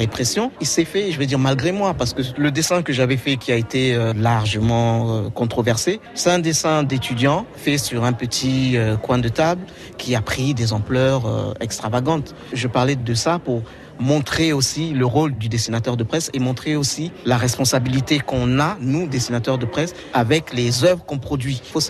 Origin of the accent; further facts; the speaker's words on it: Republic of the Congo; Moi, par exemple, je viens du Congo-Brazzaville.